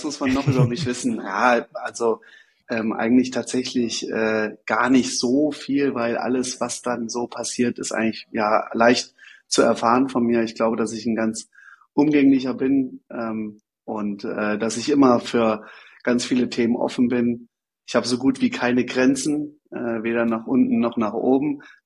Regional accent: Kirchheim, Hesse, Germany; Also ich bin groß geworden in Kirchheim. Das ist ein ganz kleiner Ort hier in Hessen, an der Autobahn gelegen. Hat, glaube ich, 3.000, 4.000 Einwohner.

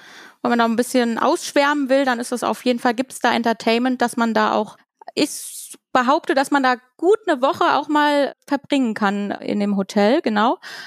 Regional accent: Germany; da gibt's jetzt nicht so die Fahrradwege, wie wir das so als Deutsche so kennen, ne?

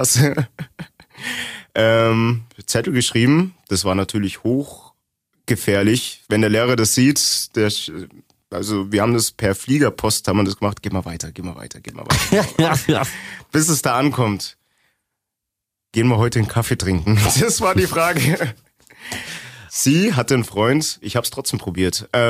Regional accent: eastern Germany, Germany; Für die Zuhörer, ich komme aus dem Osten.

